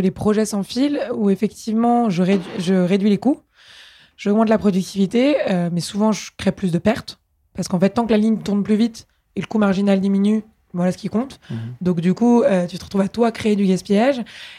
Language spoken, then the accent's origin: French; Paris, Île-de-France, France; moi, je suis née à Paris, j'ai grandi ici. Papa médecin, maman avocat dans le 4e arrondissement.